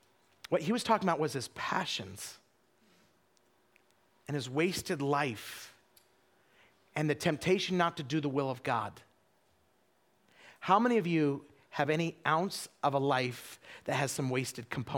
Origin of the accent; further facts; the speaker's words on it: Idaho, United States; I grew up in Idaho. I knew a lot of Bible facts.